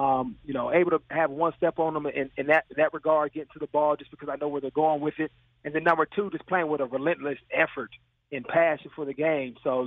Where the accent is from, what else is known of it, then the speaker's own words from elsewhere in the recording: California, United States; it was a great time for me because I'm from the Bay Area, so I got to play in front of friends and family each and every weekend.